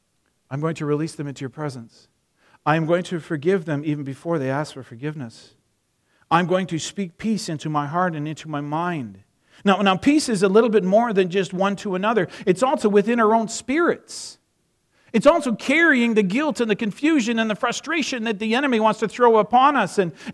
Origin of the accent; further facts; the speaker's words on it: Alberta, Canada; Yes, I'm an Alberta boy. I grew up in Alberta.